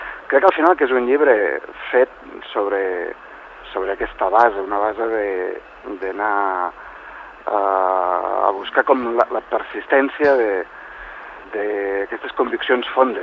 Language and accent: Catalan; Lleida, Catalonia, Spain; also born or lived in Barcelona; sí que sóc molt de Lleida i el meu deix lingüístic, el meu accent em delata bastant, però al mateix temps la veritat és que he viscut professionalment, m'he desenvolupat molt a Barcelona i molta gent m'ubica molt a Barcelona.